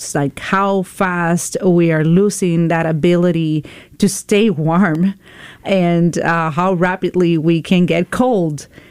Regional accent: Puerto Rico; we are from Puerto Rico. I am from Puerto Rico originally. My mom's still in San Juan

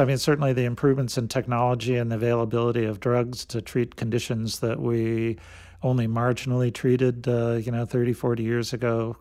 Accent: Wausau, Wisconsin, United States; also born or lived in Albany, New York; Partly in Wausau, Wisconsin, and then just outside of Albany, New York.

